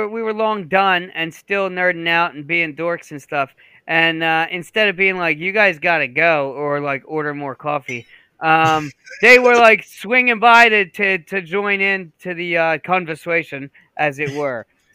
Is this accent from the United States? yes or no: no; Ireland; I'm Irish and you're Canadian.